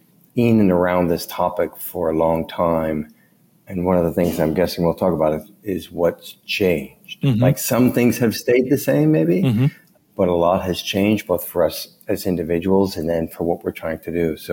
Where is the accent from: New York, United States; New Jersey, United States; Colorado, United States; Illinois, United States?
New York, United States; New York City; So where I grew up in the Bronx in New York City, almost no one went to college. Almost no one had a passport.